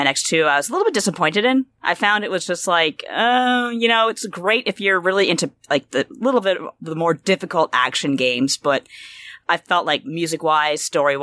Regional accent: Canada; Who's going to care? We're Canadian.

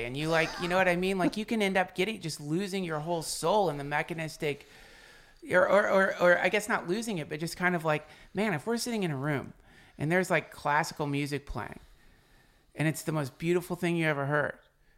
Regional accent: North Carolina, United States; I came from North Carolina.

